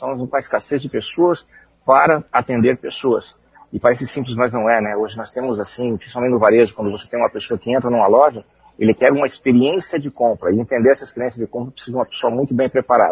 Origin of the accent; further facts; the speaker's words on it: Maringá, Paraná, Brazil; born there; Maringá é uma cidade onde eu nasci, que eu tenho um carinho enorme.